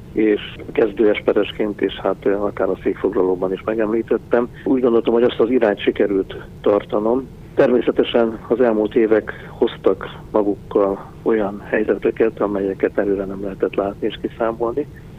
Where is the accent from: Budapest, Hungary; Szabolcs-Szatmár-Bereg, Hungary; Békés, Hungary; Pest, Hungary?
Békés, Hungary; Gyula; born there; én békési születésű vagyok, egészen pontosan Békés megyei, gyulai születésű, Gyulán születtem, és onnan kerültem el, hogy a Debrecenbe, majd vissza aztán Gyulaváriba lelkipásztornak, majd némi eltávolodás után, ugye Jászmegy-Koszolnok megye után visszatértem Békés megyébe.